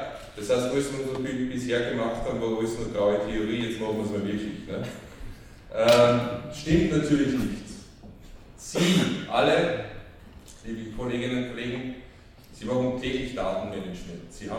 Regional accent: Austria; now in Germany; Als Österreicher, der in Bayern lebt und Baden-Württemberg besucht, ist das sicher eine Herausforderung genug.

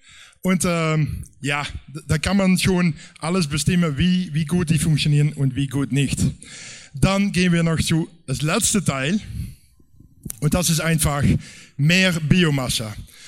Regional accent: Netherlands; German is a second language; und da bin ich als Niederländer eigentlich ziemlich bekannt mit.

